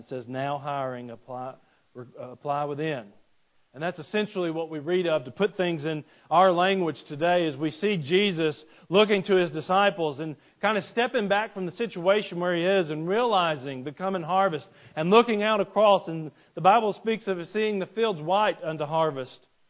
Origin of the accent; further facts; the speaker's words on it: Georgia, United States; I grew up in Northeast Georgia, and in Northeast Georgia, everybody's chicken farmers.